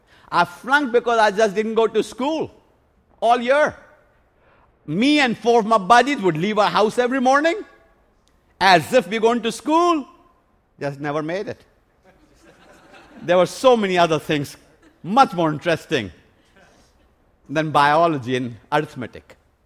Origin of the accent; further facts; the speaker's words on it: India; When I was growing up in India, my dad found the best school in our city. It was a Catholic academy called St. Francis High School. And it was a Catholic school run by Italian monks.